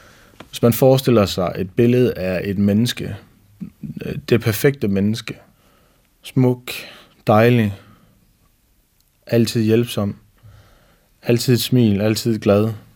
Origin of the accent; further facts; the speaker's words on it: Horsens, Central Denmark Region, Denmark; now in Rødkærsbro, Denmark; Jeg er 30 år, bliver snart 31 år. Og jeg kommer oprindeligt fra Horsens, hvor jeg er født og opvokset. Og så er jeg, efter at have studeret, så er jeg endt i Rødkærsbro, hvor jeg nu bor sammen med min kone og mine 3 børn.